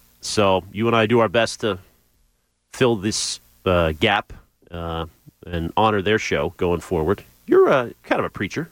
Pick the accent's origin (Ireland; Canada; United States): United States; Pittsburgh, Pennsylvania; You know, I was from Pittsburgh.